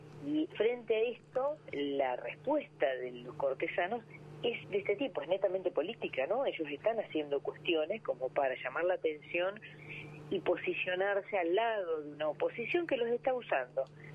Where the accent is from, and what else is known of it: Argentina